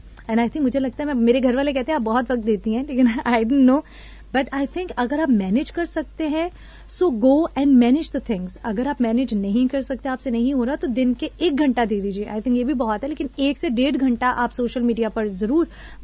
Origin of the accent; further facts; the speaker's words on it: Pakistan; या अगर मैं पाकिस्तानी लोगों की बात करूं, सो हम लोग बहुत ज्यादा मेहमान नवाज लोग हैं